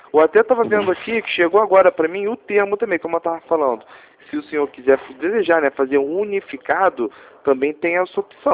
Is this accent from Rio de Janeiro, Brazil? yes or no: yes; Rio de Janeiro, Brazil; eu sou do Rio de Janeiro. Eu trabalho aqui em Vila